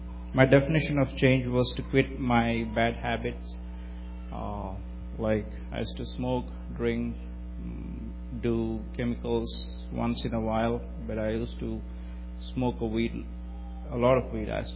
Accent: India; I was born and brought up in India. I was born into a Christian family. Both my grandparents were pastors.

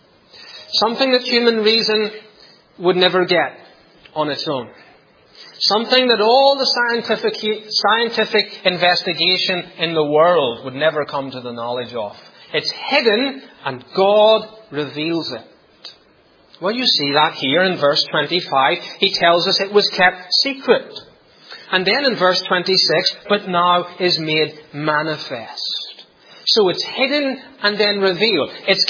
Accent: Northern Ireland, United Kingdom; I grew up in Northern Ireland

